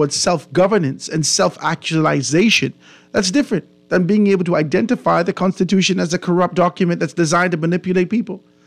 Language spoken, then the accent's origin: English; Cat Island, Bahamas; I grew up in Cat Island in a PLP house